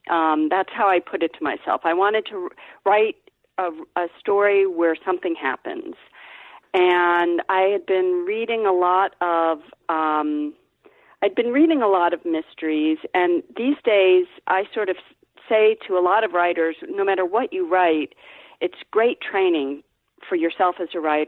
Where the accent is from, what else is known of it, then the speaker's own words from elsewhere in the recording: Ohio, United States; Well, I'm from Ohio, so the setting was kind of natural for me.